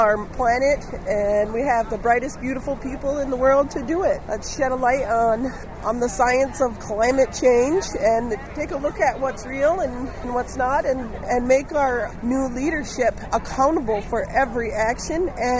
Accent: New York, United States; We come from the Iroquois Confederacy, the Haudenosaunee people.

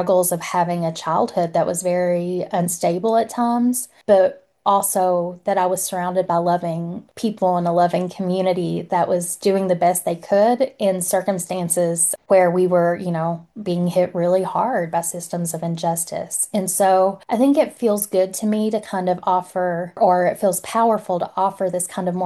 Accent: Appalachia, United States; in spite of being from Appalachia, but because I am from Appalachia.

